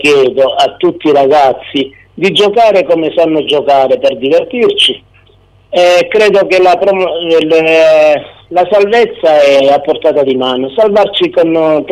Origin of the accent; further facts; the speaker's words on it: Taverna, Calabria, Italy; una cosa storica per il mio paese, perché Taverna non aveva mai fatto la promozione